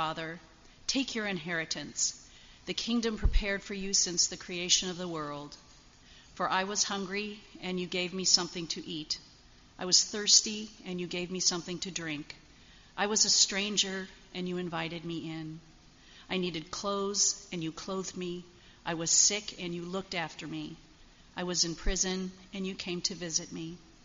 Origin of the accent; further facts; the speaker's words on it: Chicago, Illinois, United States; accent: Chicago; This week you have to endure my Chicago accent.